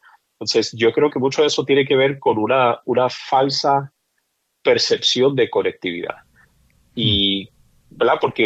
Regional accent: Mexico; now in Puerto Rico; antes yo decía que era mexicano, pero ahora pues mi esposa es de Puerto Rico, mis hijos son de Puerto Rico. Amo Puerto Rico como amo México, igual, o sea, tengo familiares y todo en Estados Unidos

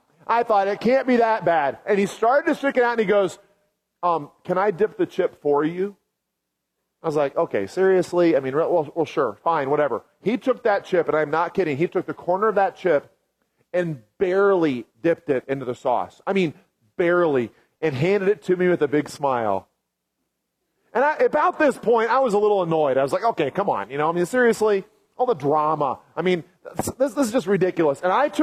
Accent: Kansas City, Missouri, United States; When I grew up in Kansas City, we had a place in Branson, Missouri, called Silver Dollar City that we went to a lot as a kid.

